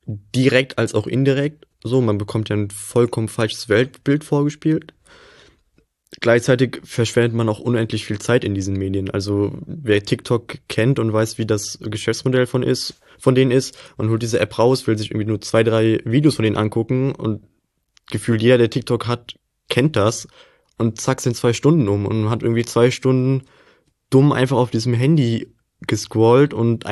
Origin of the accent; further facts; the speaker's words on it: Willich, North Rhine-Westphalia, Germany; now in Duisburg, Germany; Also ich komme ja aus Willich, das liegt ja sehr nah bei Duisburg. Das ist praktisch in diesem Dreieck Düsseldorf, Krefeld, Mönchengladbach in der Mitte so ziemlich genau.